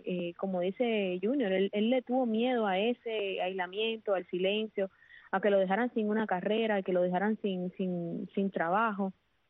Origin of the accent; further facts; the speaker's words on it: Cuba; moved away; Yo me hubiera querido quedar en mi país también.